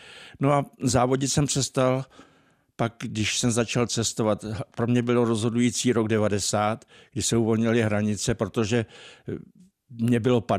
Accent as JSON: {"language": "Czech", "town": "Sedlice", "region": "South Bohemian Region", "country": "Czechia", "said": "u nás v Blatné to máme nádherné. Já Blatnou prostě miluju a okolí Sedlici, odkud pocházím"}